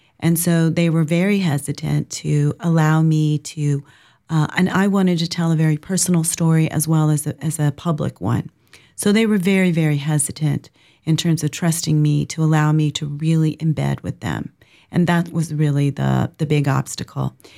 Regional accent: Jacksonville, Florida, United States; I grew up in Jacksonville. I grew up on the South Side.

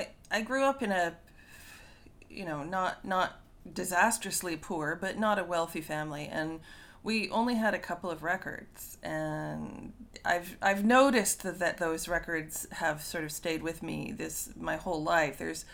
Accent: Canada; I'm Canadian, so we had the CBC.

